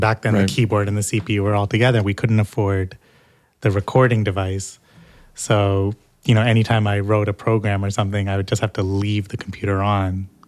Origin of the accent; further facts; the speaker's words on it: India; Well, you know, I'm Indian.